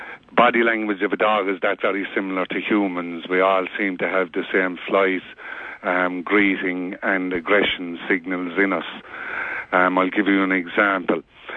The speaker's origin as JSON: {"language": "English", "town": "Limerick", "region": "Munster", "country": "Ireland", "lives_now": "Nimbin, Australia", "said": "I'm from Limerick, in Garryowen in Limerick."}